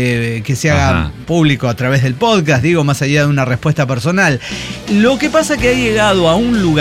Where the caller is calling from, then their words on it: Buenos Aires, Argentina; de Nazca, Buenos Aires, Argentina.